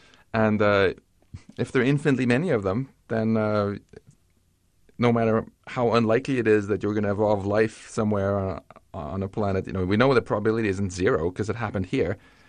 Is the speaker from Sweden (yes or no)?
yes; Stockholm, Stockholm County, Sweden; I guarantee you're going to get to visit my hometown of Stockholm to pick up a prize for it.